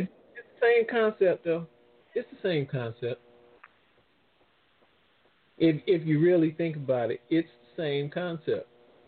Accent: New Orleans, Louisiana, United States; And I remember growing up in New Orleans, I almost got a gold tooth.

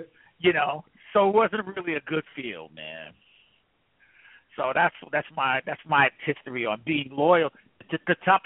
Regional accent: Hollis, Queens, New York, United States; You know, I'm from Hollis, Queens.

